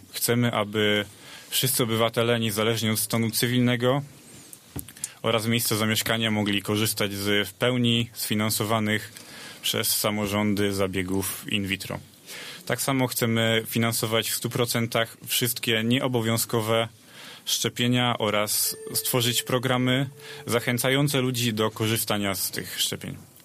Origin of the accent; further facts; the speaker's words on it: Drezdenko, Lubusz Voivodeship, Poland; Wychowywałem się w Drezdenku. Jest to dość małe miasto, otoczone przez jeszcze więcej wsi, które mają mało mieszkańców, ale jednak są zamieszkane